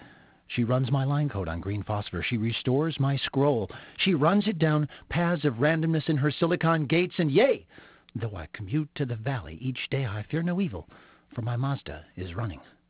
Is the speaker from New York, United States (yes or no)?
no; California, United States; You know, I'm from California. We're in California, everyone's psychic.